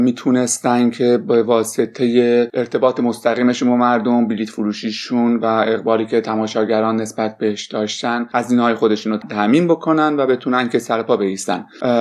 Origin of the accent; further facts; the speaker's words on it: Iran; now in Australia; برای منی که از ایران اومدم،